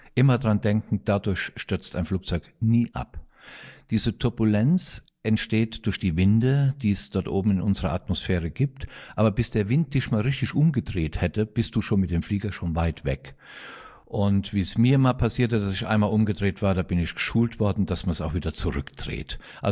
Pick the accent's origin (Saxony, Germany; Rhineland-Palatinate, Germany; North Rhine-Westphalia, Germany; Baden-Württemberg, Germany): Rhineland-Palatinate, Germany; Altenkirchen; Du hast in Altenkirchen gelebt, bist in Herschen aufs Gymnasium gegangen. Das ist alles meine Heimat.